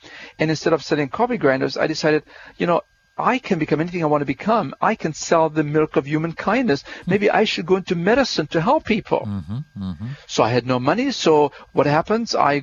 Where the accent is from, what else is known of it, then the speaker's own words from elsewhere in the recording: Germany; I grew up in Germany after World War II. There was nothing there, six children in the family, coming from a very humble background. There I am a member of the Lutheran Church.